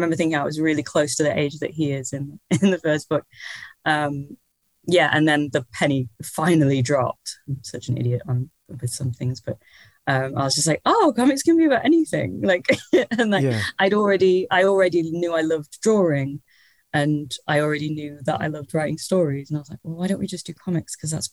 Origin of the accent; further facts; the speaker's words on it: Stockport, North West England, United Kingdom; I grew up in Stockport, which is near Manchester. It's very grey, very of concrete.